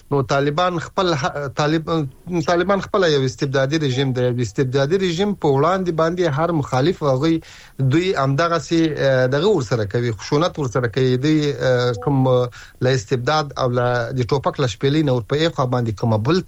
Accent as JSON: {"language": "Pashto", "region": "Ghazni", "country": "Afghanistan", "said": "زه د غزنی ولایت یم،"}